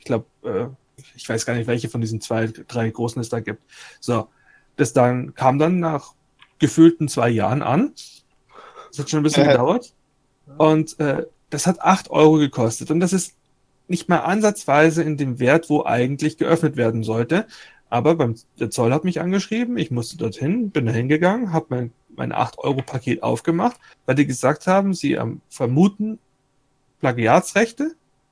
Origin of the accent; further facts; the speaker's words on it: Bavaria, Germany; ich komme aus Bayern, ich spreche das China aus.